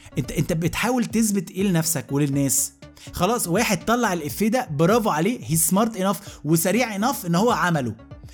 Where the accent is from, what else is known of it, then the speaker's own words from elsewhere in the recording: Alexandria, Alexandria Governorate, Egypt; now in Cairo, Egypt; انا اسكندراني بقالي 34 سنه عمري ما قلت ايوه